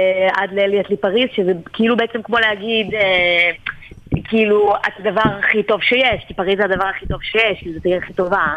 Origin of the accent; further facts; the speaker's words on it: Netanya, Center District, Israel; מאז שאני ילדה אני מנתניה